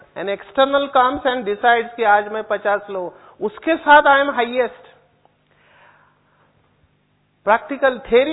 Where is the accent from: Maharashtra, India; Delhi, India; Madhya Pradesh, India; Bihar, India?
Maharashtra, India; Mumbai; I am born brought up in slum area of Mumbai, मैं झोपड़पट्टी में बड़ा हुआ, चाल कहते हैं, चाल झोपड़पट्टी। माँ बाप को अंग्रेजी नहीं आती है और मुझे भी नहीं आती है।